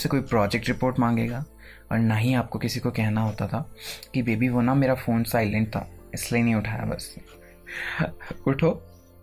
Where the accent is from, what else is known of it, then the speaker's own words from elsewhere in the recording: Tehri, Uttarakhand, India; now in Dehradun, India; और मैं टिहरी से हूँ। मैंने अपनी 12th तक की पढ़ाई न्यू टिहरी से ही की है। उसके बाद मैं देहरादून शिफ्ट हो गया था, आखिर आगे की पढ़ाई कंप्यूटर्स की जो करनी थी। अभी भी देहरादून से ही अपनी मास्टर्स कर रहा हूँ।